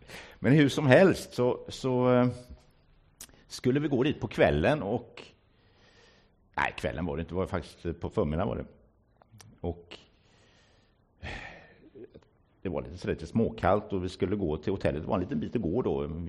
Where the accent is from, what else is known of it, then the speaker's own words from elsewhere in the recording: Gothenburg, Västra Götaland County, Sweden; Tycker man som gammal göteborgare.